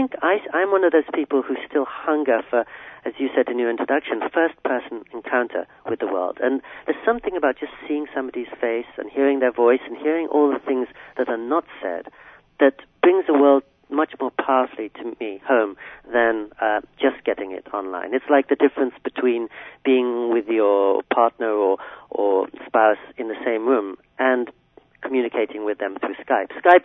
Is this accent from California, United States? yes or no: yes; California, United States; But I always like imagining my hometown in California, say, through the eyes of somebody who's just arrived from Tibet or Bolivia or Cuba